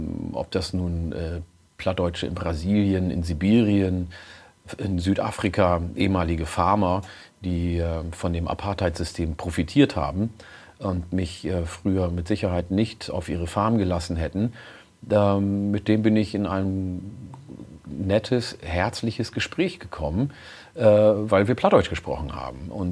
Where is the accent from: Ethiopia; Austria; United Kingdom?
Ethiopia; first language Oromo; German is a second language; weil meine Muttersprache war lange Zeit verboten. Also wir durften sie in Äthiopien nicht sprechen, durfte in der Schule nicht unterrichtet werden.